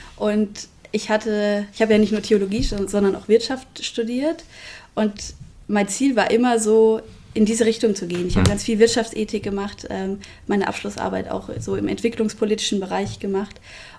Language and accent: German; Eiterfeld, Hesse, Germany; also born or lived in Fulda; ich bin im Herz-Jesu-Krankenhaus geboren. Allerdings habe ich nie in Fulda gelebt, jetzt bis ich hier zu arbeiten angefangen habe, sondern bin in Eiterfeld aufgewachsen, was ja jetzt nicht ganz weit weg ist.